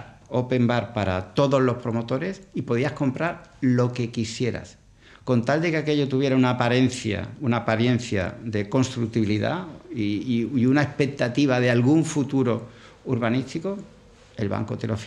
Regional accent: Cádiz, Andalusia, Spain; also born or lived in Pamplona; yo después de Pamplona me volví a casa, yo soy de Cádiz

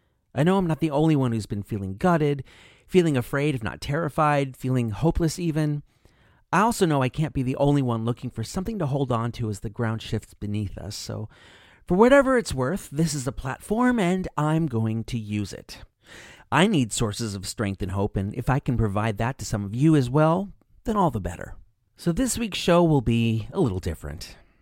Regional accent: United States; now in Canada; your neighbors to the south and my home country just voted for fascism over democracy

